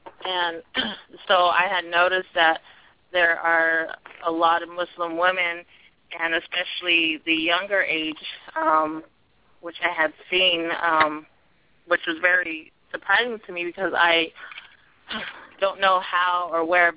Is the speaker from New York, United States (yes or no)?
no; Tucson, Arizona, United States; I'm also from Tucson, Arizona. It's in the southern part of Arizona